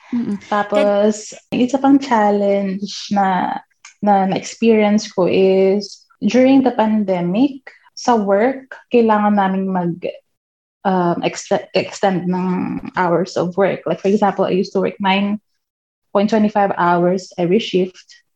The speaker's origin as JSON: {"language": "Tagalog", "town": "Legazpi", "region": "Bicol Region", "country": "Philippines", "said": "I'm originally from Bicol region, from Legazpi City. I've been a nurse for 12 years na, since 2009."}